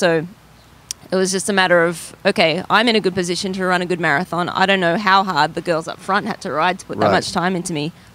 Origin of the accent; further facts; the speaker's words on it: Brisbane, Queensland, Australia; I grew up in Brisbane, Australia, and summers are hot.